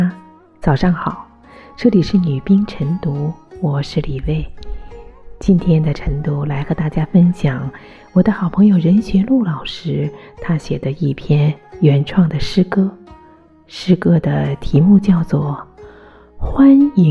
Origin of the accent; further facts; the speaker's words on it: Beijing, China; 的确是说出了我们北京人的心里话。